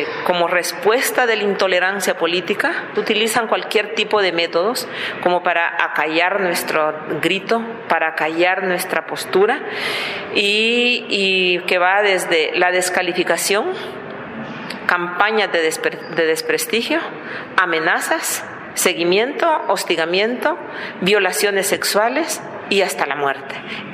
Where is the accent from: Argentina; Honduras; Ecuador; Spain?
Honduras; mi llamado es que no baje la solidaridad para mi pueblo. No nos dejen, porque si la dejamos solas, al final de cuentas, a Honduras se fortalecerá el golpismo.